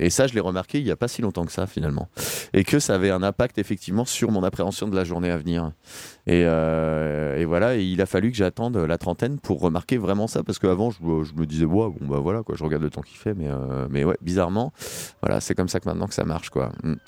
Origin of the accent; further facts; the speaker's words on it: Brittany, France; Je suis breton, moi, d'origine